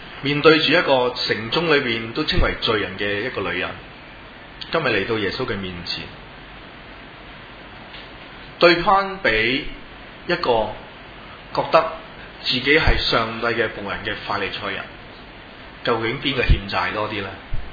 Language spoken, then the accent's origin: Cantonese; China; 我哋中国人都讲罪债